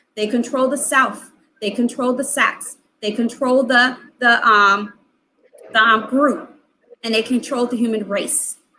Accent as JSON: {"language": "English", "country": "United States", "tie": "born there", "said": "I'm an American. Mm-hmm. I'm Black. I'm African American. I'm whatever I'm going to be calling myself. I deserve to get a job. I went to school here. I was born in America."}